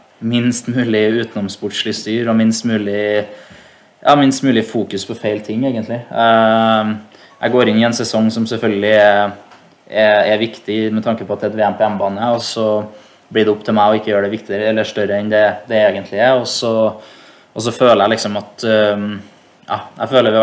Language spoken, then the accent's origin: Norwegian; Trondheim, Trøndelag, Norway; når jeg står hjemme I Trondheim den 1. mai